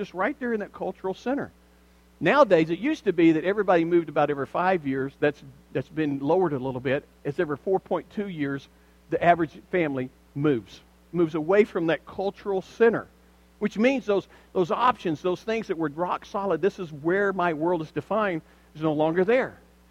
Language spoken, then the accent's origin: English; Alabama, United States; Of course, I grew up in Alabama, we didn't have a whole lot to worship, period